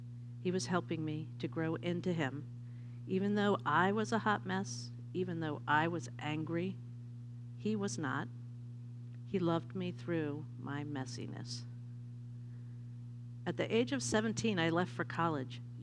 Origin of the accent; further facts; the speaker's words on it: Philadelphia, Pennsylvania, United States; Strangely, growing up in Philadelphia and knowing nothing about farming, I believe I was meant to be and was called to be a farmer.